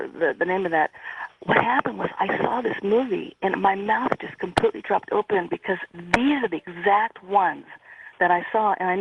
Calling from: Redding, California, United States; Redding, California.

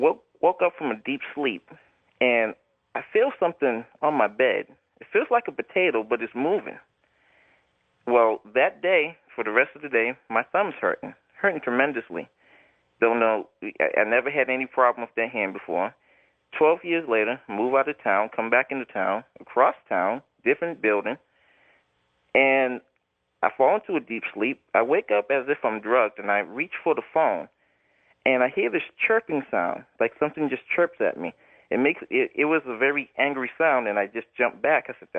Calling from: Boston, Massachusetts, United States; I'm calling from Boston.

